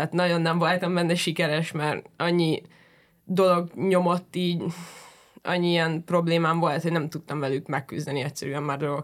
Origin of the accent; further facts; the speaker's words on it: Budapest, Hungary; Igen, én pesti vagyok. Így belvárosi, 9 kár. Úgyhogy 9. kerületbe járok suliba.